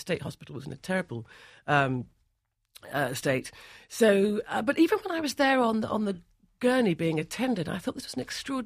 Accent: Sierra Leone; the extraordinary courage that I see in these places and in my home country of Sierra Leone is this courage to keep on going.

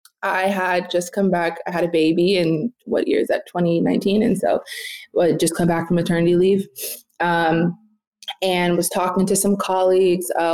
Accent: Los Angeles, California, United States; I'm from Los Angeles. We don't have relics to American slavery in the same way that you may have in like the South or the East.

